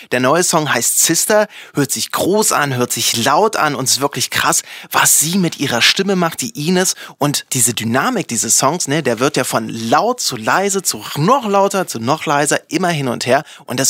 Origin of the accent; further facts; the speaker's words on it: Oschersleben, Saxony-Anhalt, Germany; Ich bin aus Sachsen-Anhalt, genauer gesagt aus der Magdeburger Bürde.